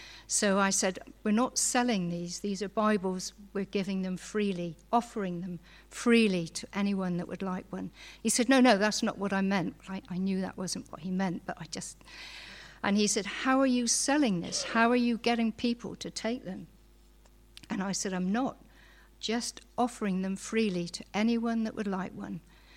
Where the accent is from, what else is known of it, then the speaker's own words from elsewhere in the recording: Midsomer Norton, South West England, United Kingdom; I was born and brought up in Midsummer Norton with my mum and dad and two brothers.